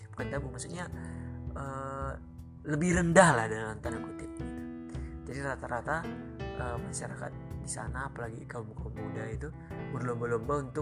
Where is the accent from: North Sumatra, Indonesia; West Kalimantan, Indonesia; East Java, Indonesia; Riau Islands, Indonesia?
North Sumatra, Indonesia; Sidikalang; saya sendiri dilahirkan di kota itu, di Kota Sidikalang.